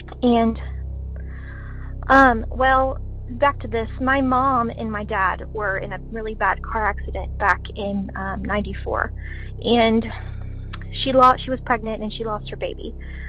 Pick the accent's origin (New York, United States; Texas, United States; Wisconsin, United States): Texas, United States; Houston; born or raised there